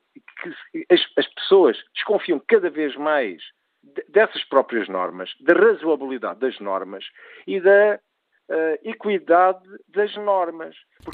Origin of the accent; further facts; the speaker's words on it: Portugal; pessoalmente, como português, como cidadão, absolutamente confuso